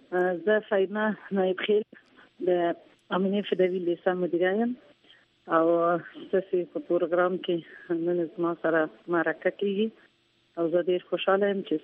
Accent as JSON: {"language": "Pashto", "region": "Logar", "country": "Afghanistan", "said": "زه اصل د لوګر یم"}